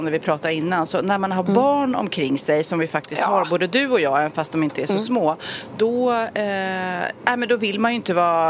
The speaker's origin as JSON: {"language": "Swedish", "country": "Sweden", "said": "Så, men som svensk så är man ju nästan så här: jag vågar inte lita på midsommarvädret."}